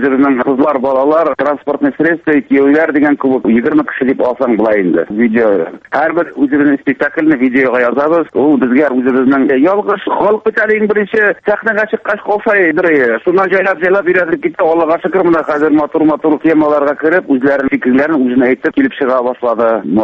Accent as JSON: {"language": "Tatar", "town": "Kymyskaly", "region": "Bashkortostan", "country": "Russia", "tie": "born or raised there", "lives_now": "Primorsky Krai, Russia", "said": "Мин Башкортстан Республикасының Сәлетамак районыннан, Кымыскалы авылыннан туып-үскән"}